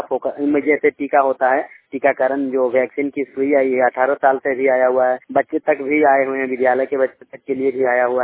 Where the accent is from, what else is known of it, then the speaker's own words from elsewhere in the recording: Jharkhand, India; मैं झारखंड से बिलोंग करता हूँ, मेरा जिला रामगढ़ है।